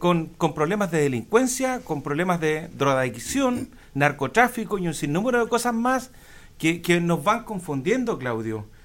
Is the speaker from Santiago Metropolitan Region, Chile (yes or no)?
no; Palena, Los Lagos, Chile; moved away; tuve que salir de mi comuna de Palena, el extremo sur de la décima región, para poder crecer y poder instalarme en esta sociedad.